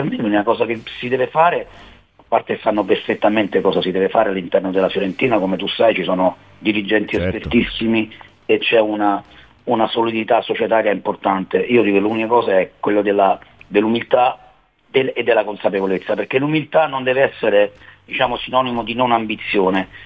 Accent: Rome, Lazio, Italy; io sono di Roma, lo conosco da quando è piccolino

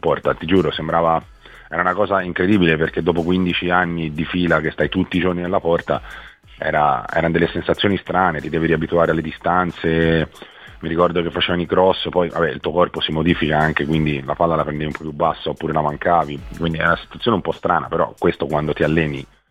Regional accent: Florence, Tuscany, Italy; poi dopo sono fatto così da buon fiorentino orgoglioso

